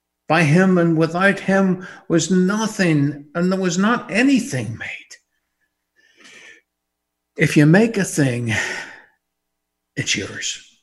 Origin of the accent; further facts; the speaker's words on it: Maghera, Northern Ireland, United Kingdom; I was born and raised in Northern Ireland, in a little place called Mahara.